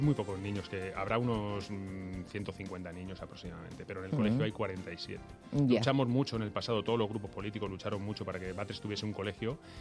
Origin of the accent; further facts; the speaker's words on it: Spain; yo soy español y pertenezco a una cultura donde la familia se valora mucho